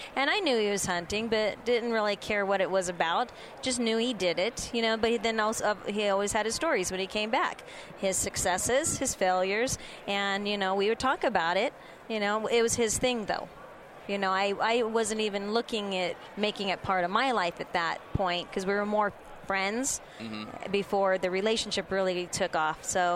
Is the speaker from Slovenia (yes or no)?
no; Oakland, California, United States; also born or lived in Santa Cruz Mountains; So actually the Oakland Bay Area.